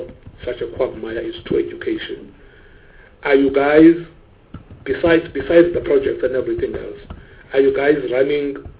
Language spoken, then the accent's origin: English; Eastern Cape, South Africa; I'm from the Eastern Cape